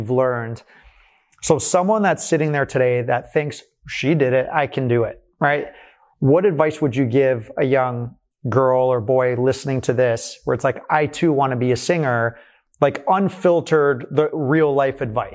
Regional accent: Toronto, Ontario, Canada; so I'm from Toronto, so I'm excited for Toronto.

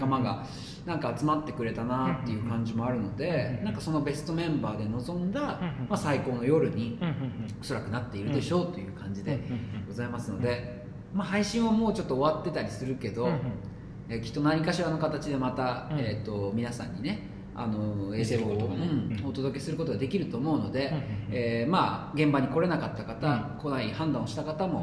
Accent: Tokyo, Japan; born there; 東京っていう、まあ、自分の本当に生まれたね、場所

